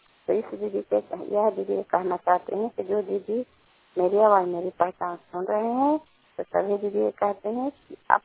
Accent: Kalyanpur, Bihar, India; घर कल्याणपुर वाली गलसी पंचायत सरखान चांदी जिला का निवासी हूँ।

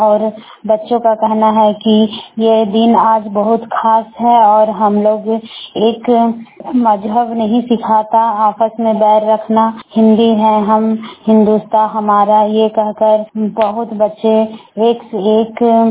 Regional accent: Barkagaon, Jharkhand, India; बड़कावां प्रखंड की रहने वाली हूँ।

